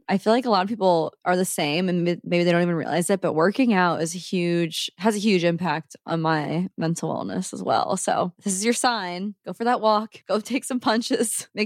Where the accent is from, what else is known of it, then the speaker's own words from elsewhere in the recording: Omaha, Nebraska, United States; now in St. Louis, United States; I'm not from here. I'm from Omaha, just like Allison.